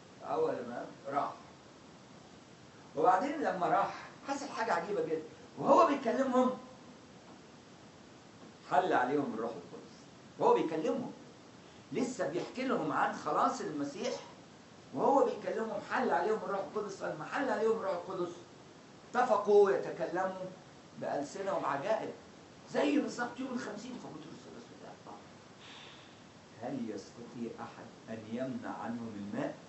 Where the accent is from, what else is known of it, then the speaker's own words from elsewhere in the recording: Egypt; احنا كمصريين ما كناش خدنا هذه النعمة ان احنا بقى مسيحيين، لاننا اصلا مش من شعب الله المختار في العهد القديم. احنا ولاد مصرايم ابن حام ابن نوح، احنا ولاد مصرايم